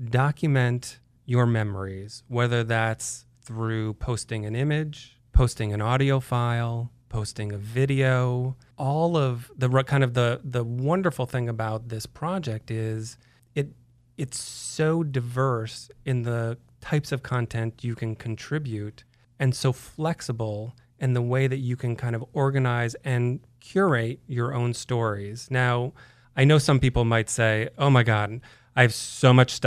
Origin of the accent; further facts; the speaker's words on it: Madison, Wisconsin, United States; I grew up in Madison, Wisconsin. So yes, I can identify.